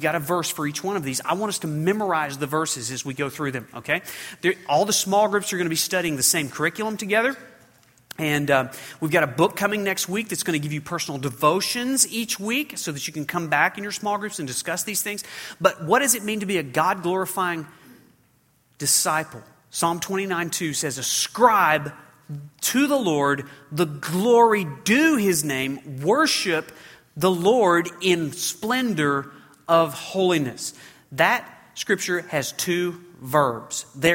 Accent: the South, United States; You know this, but Andrew and I grew up in the South where it's like 100 degrees today, right?

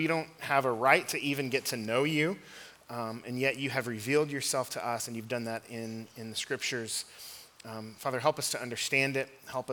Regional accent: Fort Worth, Texas, United States; I'm from Texas. Cowboy culture is big there, especially Fort Worth.

